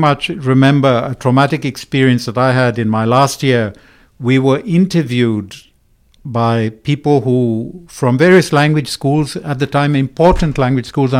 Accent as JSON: {"language": "English", "region": "England", "country": "United Kingdom", "tie": "born or raised there", "said": "And I grew up in England speaking English and being treated as a foreigner."}